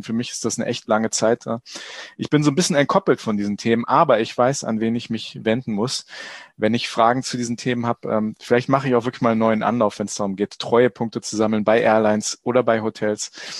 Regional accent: Burgwedel, Lower Saxony, Germany; Ich bin in Burgwedel groß geworden

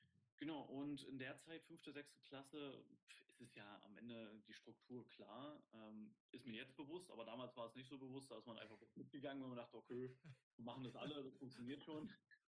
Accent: Schwedt, Brandenburg, Germany; erstmal habe ich ja in Schwedoda angefangen, das ist meine Heimatstadt, und da habe ich dann mit 8 Jahren den Sport angefangen

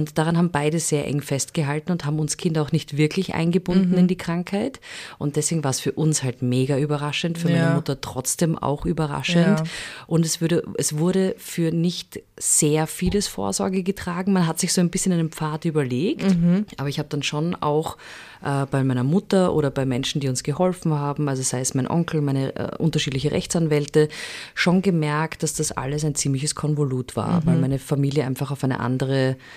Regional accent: Vienna, Austria; wir sind ja doch in Wien aufgewachsen

